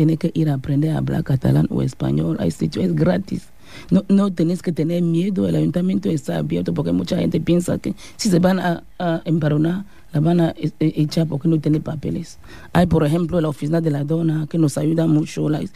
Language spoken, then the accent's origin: Spanish; Cameroon; Somos de Camerún, pero no tenemos la puerta cerrada a otras mujeres.